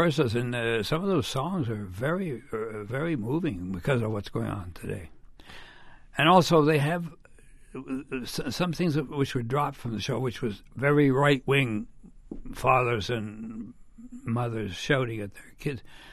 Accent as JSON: {"language": "English", "town": "Montreal", "region": "Quebec", "country": "Canada", "said": "I was from Canada. I just come down from Montreal."}